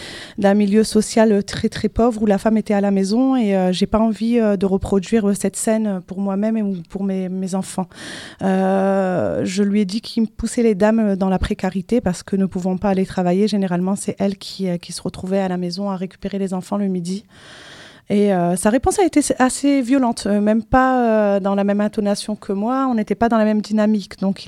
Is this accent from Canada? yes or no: no; France; on est français, je suis française